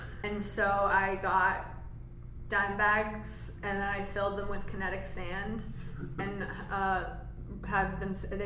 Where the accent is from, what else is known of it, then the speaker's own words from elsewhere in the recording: Aspen, Colorado, United States; I grew up in Aspen, Colorado, and it was kind of like a bubble of, you know, mayhem